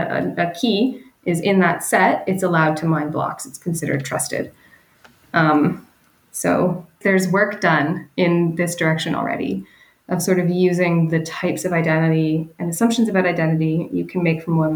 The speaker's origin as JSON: {"language": "English", "region": "Ontario", "country": "Canada", "said": "I'm from Ontario"}